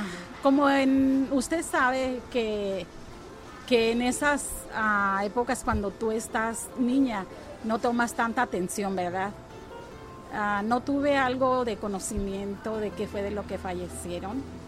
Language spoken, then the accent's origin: Spanish; Guadalajara, Jalisco, Mexico; Bueno, yo soy originaria de Guadalajara.